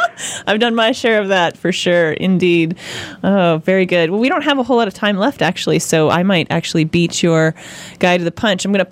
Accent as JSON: {"language": "English", "region": "Minnesota", "country": "United States", "tie": "born or raised there", "said": "Growing up in Minnesota, we did a lot of fishing because, of course, there's over 15,000 lakes."}